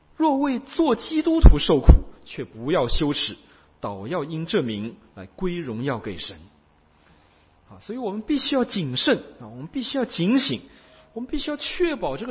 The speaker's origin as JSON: {"language": "Chinese", "country": "China", "said": "就拿我们中国的文革来说，你看当我们中国人说这个世界上没有救世主也没有神仙皇帝的时候"}